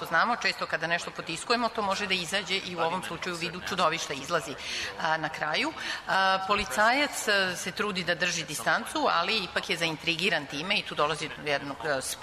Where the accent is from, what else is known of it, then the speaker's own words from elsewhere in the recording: Germany; Ja sam odrastao u Nemačkoj, majka mi je pričala razne bajke